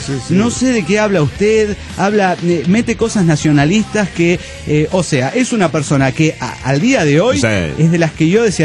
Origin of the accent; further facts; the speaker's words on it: Guadalajara, Jalisco, Mexico; Soy la morra tapatía de Guadalajara, Jalisco, México.